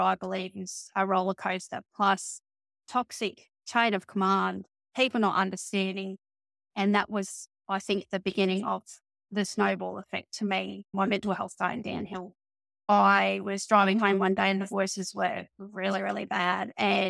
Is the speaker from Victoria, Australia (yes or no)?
no; Townsville, Queensland, Australia; So I'm from Townsville up in Northern Queensland.